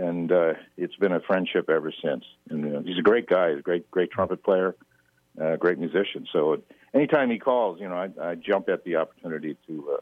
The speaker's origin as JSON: {"language": "English", "town": "Buffalo", "region": "New York", "country": "United States", "said": "I'm from Buffalo, New York, and that's where the band got started back in the mid-70s."}